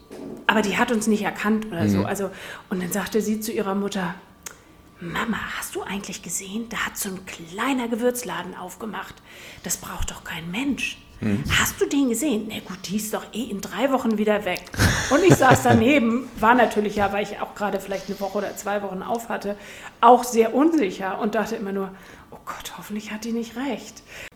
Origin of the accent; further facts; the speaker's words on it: Wiesbaden, Hesse, Germany; Ehrlich gesagt bin ich mit Gewürzen groß geworden, ich komme nicht aus Hamburg, ich komme aus Wiesbaden